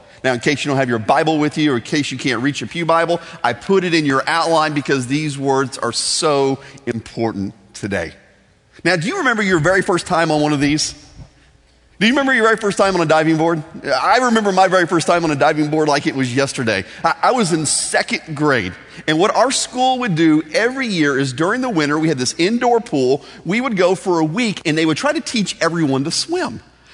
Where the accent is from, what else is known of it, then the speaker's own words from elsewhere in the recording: Midwest, United States; I'm from the Midwest, you know, meat and potatoes, throw a biscuit, some sweet tea, I'm good to go every night of the week. So when I came to Florida